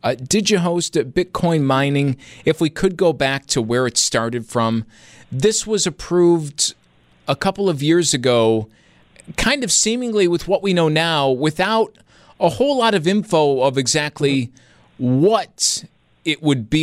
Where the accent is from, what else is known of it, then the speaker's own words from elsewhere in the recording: North Tonawanda, New York, United States; But we're going to start in my hometown in North Tonawanda, and the latest in a controversy that's really been going on for a couple of years now.